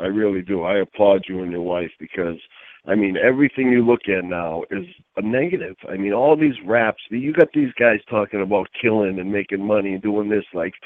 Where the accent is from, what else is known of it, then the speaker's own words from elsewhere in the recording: Boston, Massachusetts, United States; But I'm from Boston, so there was a problem with Boston guys and some New York guys.